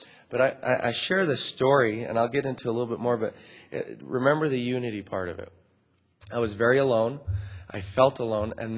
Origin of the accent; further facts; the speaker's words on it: East Coast, Canada; I am from Canada, back on the East Coast, and back there, anyway